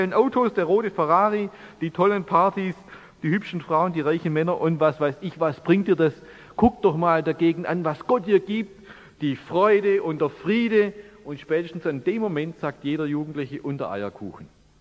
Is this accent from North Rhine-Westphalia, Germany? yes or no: no; Reutlingen, Baden-Württemberg, Germany; Ich bin aus Reutlingen da.